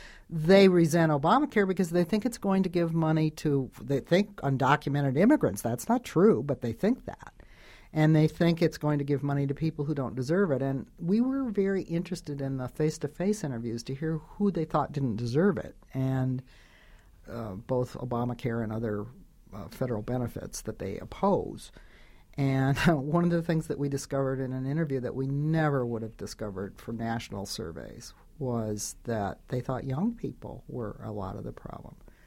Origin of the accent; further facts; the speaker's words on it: Michigan, United States; I grew up in Michigan.